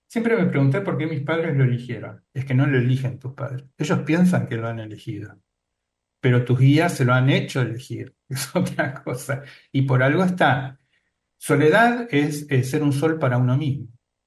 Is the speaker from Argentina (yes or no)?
yes; Argentina; ¿Cómo somos los argentinos? Siempre que decimos los argentinos, sí, podemos hacer cualquier cosa en cualquier lugar. Exactamente. Eso también nos define a todo el grupo que ha nacido en un mismo lugar, viva donde viva